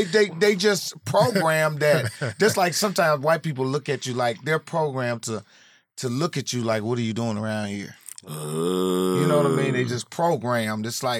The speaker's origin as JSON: {"language": "English", "town": "Indianapolis", "region": "Indiana", "country": "United States", "said": "Indianapolis, yeah. Indianapolis. I'm from Naptown."}